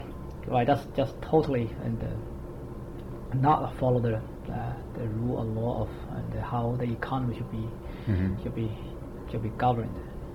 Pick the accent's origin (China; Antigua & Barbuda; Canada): China; Nanchang, Jiangxi; I try to see what is the earliest thing I remembered.